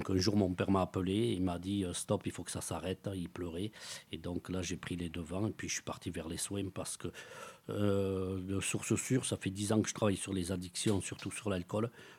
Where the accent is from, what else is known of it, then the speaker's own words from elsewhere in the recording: Dax, Nouvelle-Aquitaine, France; moi je suis natif de Dax, donc j'habitais au quartier QIS, tout jeune avec les copains